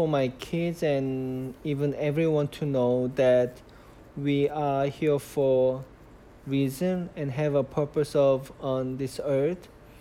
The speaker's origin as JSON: {"language": "English", "country": "South Korea", "second_language": "English", "moved": "yes", "said": "I remember having so much trouble talking to kids at my school because I was from Korea."}